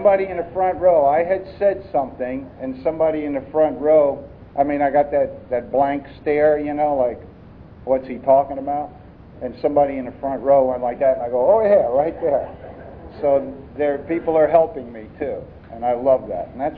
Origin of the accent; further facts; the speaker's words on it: New Jersey, United States; but I'm a Yankee. I'm from New Jersey, where I got sober.